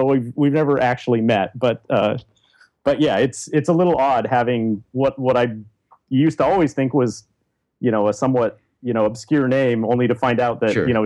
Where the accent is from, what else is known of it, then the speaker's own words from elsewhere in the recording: Kenya; born there; Well, you know, a long time ago when I was born in Kenya.